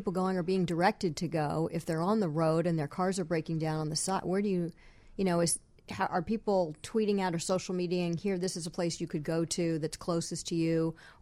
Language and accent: English; New York, United States; and I'm from New York, so I get it.